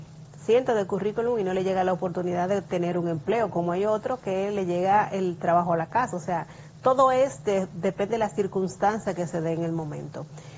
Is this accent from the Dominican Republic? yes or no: yes; Dominican Republic